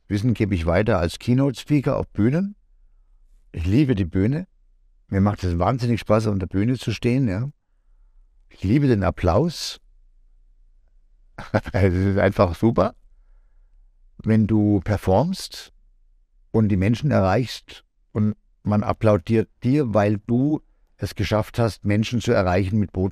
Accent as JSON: {"language": "German", "country": "Norway", "said": "Dann sind wir im August sind wir in Norwegen, da kommen die alle zu mir in meine Heimat und ich habe da einiges vorbereitet."}